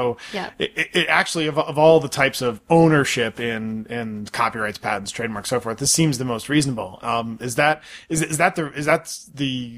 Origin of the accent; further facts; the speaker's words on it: Baltimore, Maryland, United States; Because when I was growing up in Baltimore